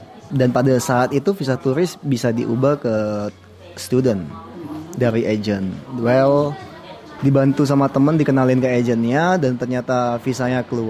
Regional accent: Medan, North Sumatra, Indonesia; now in Australia; aku dari Medan.

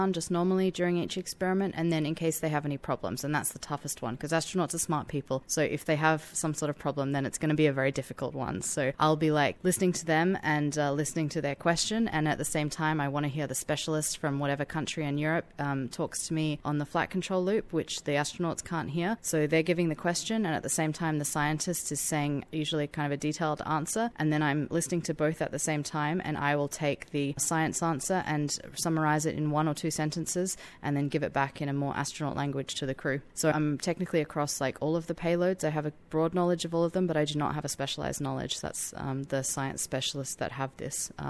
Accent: Australia; Unfortunately, as an Australian, you can't be an astronaut

